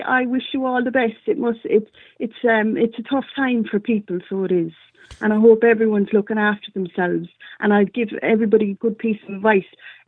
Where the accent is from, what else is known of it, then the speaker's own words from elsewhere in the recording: west of Ireland, Ireland; Oh, I'm from the west of Ireland.